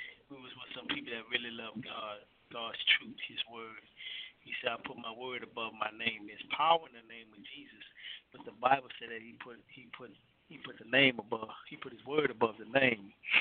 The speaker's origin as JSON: {"language": "English", "town": "New Orleans", "region": "Louisiana", "country": "United States", "said": "No, I'm actually from New Orleans. New Orleans, Louisiana."}